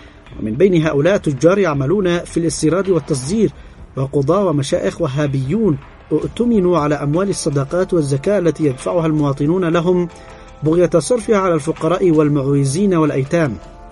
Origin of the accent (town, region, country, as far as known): Yemen